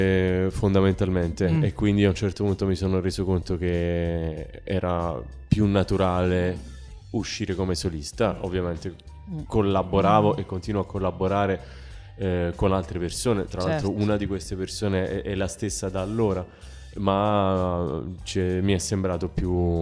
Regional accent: Naples, Campania, Italy; Sono napoletano, sì.

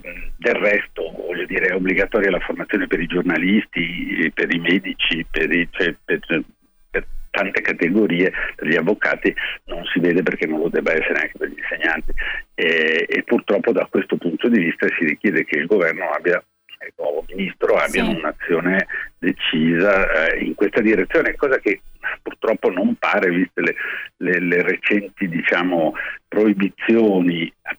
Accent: Milan, Lombardy, Italy; io, pur essendo milanese, sono meridionalista, amo molto stare al sud, al di sotto del Po

